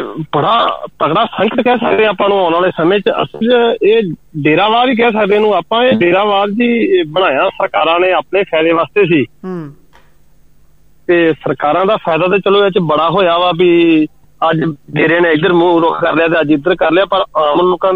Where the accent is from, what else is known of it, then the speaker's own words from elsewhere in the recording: Amritsar, Punjab, India; ਮੈਂ ਅੰਮ੍ਰਿਤਸਰ ਤੋਂ ਆ ਤੇ ਚਲੋ ਸਾਡਾ ਪਿੰਡ ਤੇ ਚਲੋ ਬੜਾ ਵਧੀਆ ਸਾਡੇ ਪਿੰਡ ਦਾ ਚਲੋ ਮਾਹੌਲ ਹੈ